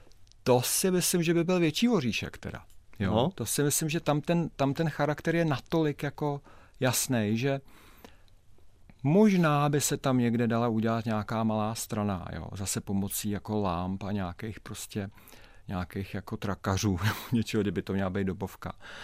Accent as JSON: {"language": "Czech", "region": "Prague", "country": "Czechia", "tie": "born or raised there", "said": "Já mám, protože pocházím z Prahy 1 a celá moje rodina"}